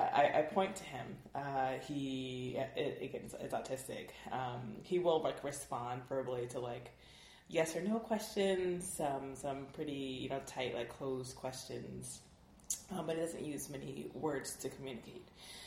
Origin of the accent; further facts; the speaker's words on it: Jacksonville, Florida, United States; now in Washington, United States; I live in D.C., I grew up in Florida, Jacksonville, Florida, and but all up and down the East Coast